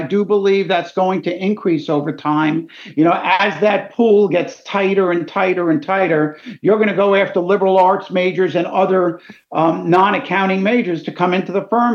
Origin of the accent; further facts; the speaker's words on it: New York, United States; But I look at my hometown heroes, the New York Mets